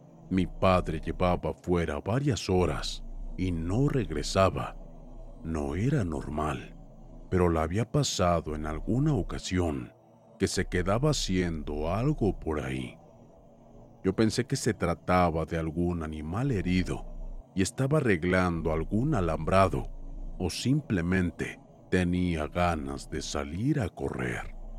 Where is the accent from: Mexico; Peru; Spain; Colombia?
Mexico; Tlaxcala; Viví en una zona rural del estado de Tlaxcala hace unos 12 años. Trabajaba con mi familia en el campo, principalmente con cultivos de maíz.